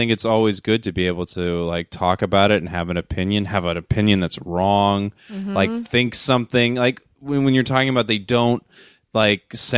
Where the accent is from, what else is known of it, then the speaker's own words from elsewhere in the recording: Las Vegas, Nevada, United States; moved away as an adult; also born or lived in Portland / California; now in Los Angeles, United States; Yeah, I was born in Portland, Oregon. Lived a little bit of my life in Northern California, or mid-California, I don't know. And then I lived almost my entire life in Las Vegas before moving out here to LA.